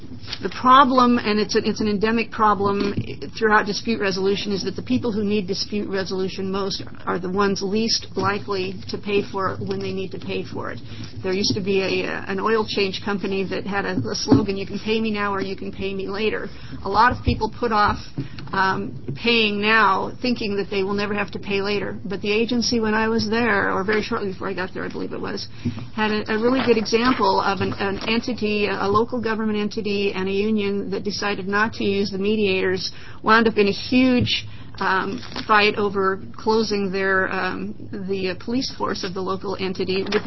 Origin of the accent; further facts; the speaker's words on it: Burns, Oregon, United States; also born or lived in Madras; I'm from Madras. I actually was born, spent my childhood years in Burns.